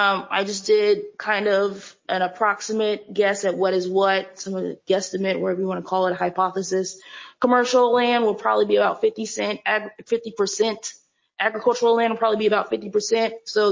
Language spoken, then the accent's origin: English; Florida, United States; I grew up in Florida. They have them down there near Disney World and Kissimmee.